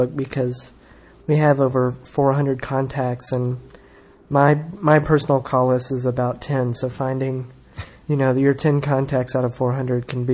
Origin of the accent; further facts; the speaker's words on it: Nashville, Tennessee, United States; Nashville, Tennessee.